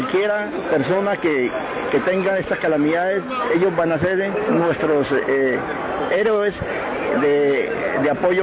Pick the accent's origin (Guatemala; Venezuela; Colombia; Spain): Colombia; como buen colombiano